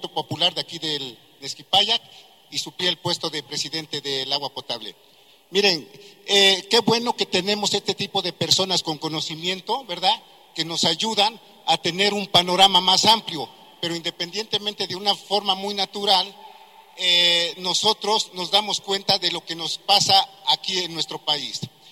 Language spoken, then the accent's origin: Spanish; Mexico; también nosotros tenemos que hacer valer nuestra presencia como mexicanos